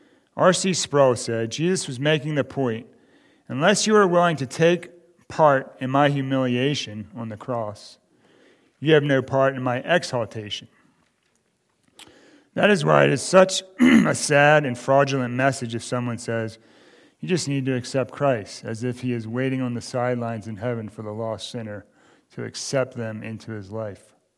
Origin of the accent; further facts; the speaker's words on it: Maryland, United States; I got saved in Coos Bay, Oregon, then moved back to my hometown in Maryland, and I attended this Bible study